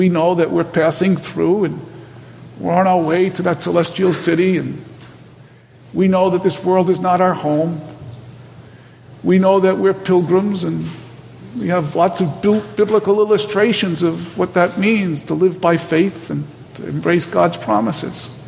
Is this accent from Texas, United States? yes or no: no; New York City, New York, United States; accent: New York; Maybe you detect the New York accent. I'm from New York City originally.